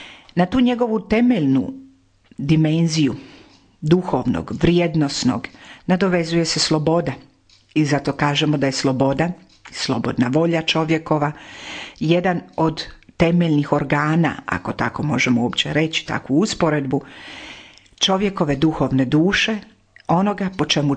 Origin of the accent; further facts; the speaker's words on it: Dalmatia, Croatia; A mi Dalmatinci volimo ljeto, sunce, more.